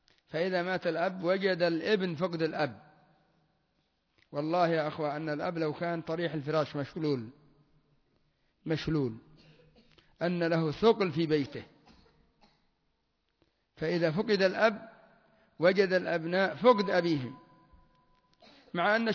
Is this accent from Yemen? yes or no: yes; Yemen; لا سيما في المناطق الجبلية عندنا في اليمن، لعلى يقولون محمد، وهناك يقول محمد